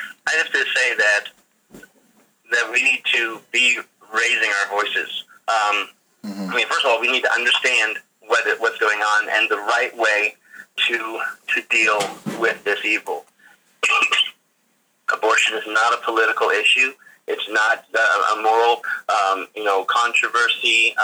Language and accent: English; Kansas City, Missouri, United States; a young lady that I had known since I was 6 years old, since I grew up in Kansas City